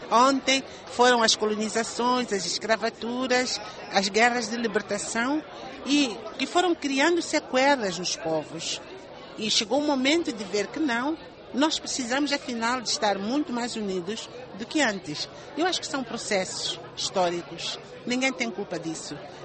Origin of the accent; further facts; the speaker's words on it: Mozambique; Nós somos um povo, como africanos, eu como moçambicana, falamos a mesma língua portuguesa